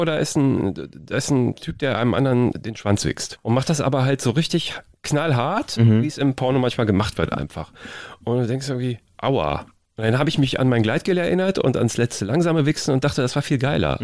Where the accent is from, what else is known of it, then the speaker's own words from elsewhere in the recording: Cologne, North Rhine-Westphalia, Germany; Das ist erstmal so, als Kölner denkst du, wie jetzt?